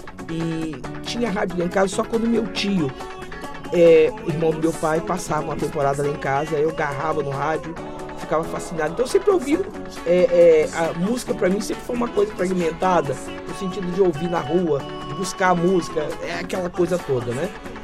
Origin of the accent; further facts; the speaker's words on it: Brazil; Mas como a gente é brasileiro e tem uma coisa natural da cultura